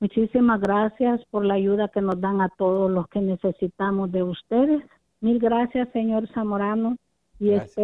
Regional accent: El Salvador; now in United States; y somos de El Salvador.

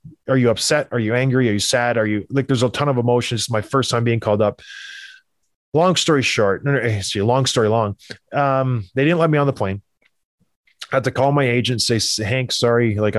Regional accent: Canada; I'm Canadian. Like, I can show you my health card, my driver's license. Everything here says I'm from Canada.

